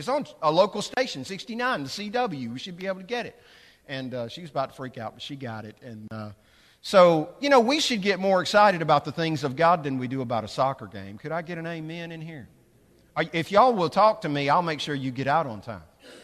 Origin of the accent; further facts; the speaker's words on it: United States; I grew up in Poole's Mobile Manor Trailer Park. I'm a trailer park kid.